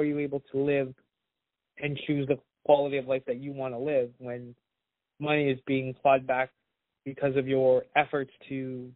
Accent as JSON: {"language": "English", "town": "Hamilton", "region": "Ontario", "country": "Canada", "said": "I'm trying to make change because I'm from Hamilton"}